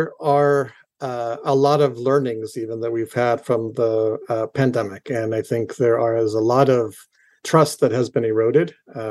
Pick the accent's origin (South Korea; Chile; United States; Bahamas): Chile; moved away; I'm an immigrant from Chile. I came and I left Chile during the 70s with my family during a time of political strife.